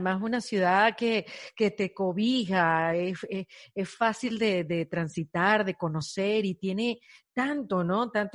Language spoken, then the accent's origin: Spanish; Venezuela; now in Miami, United States; Yo soy venezolana, emigré hace 8 años a Miami